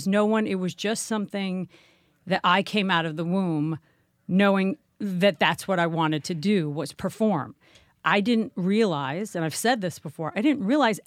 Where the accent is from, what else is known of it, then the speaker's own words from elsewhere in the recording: Manhattan, New York, United States; In Manhattan.